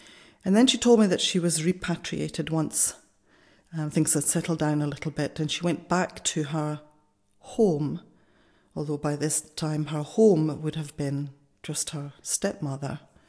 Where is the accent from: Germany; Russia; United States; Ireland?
Germany; Bavaria; I was born in Germany in 1954 in a refugee camp. The Valka camp in Langwasser is where we lived.